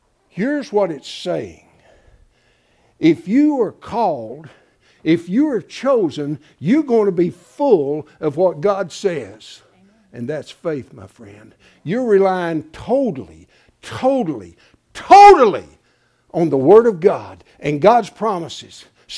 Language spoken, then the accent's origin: English; Irwin, Pennsylvania, United States; also born or lived in Hampton; I grew up over here in Irwin, and I flunked the second grade till I got to Hampton